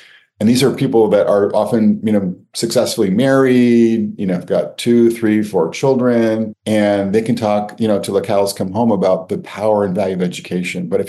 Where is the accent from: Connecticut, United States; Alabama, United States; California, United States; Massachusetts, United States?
Connecticut, United States; I think 4 out of 5 of my close friends growing up in Connecticut either had parents who had divorced before I met them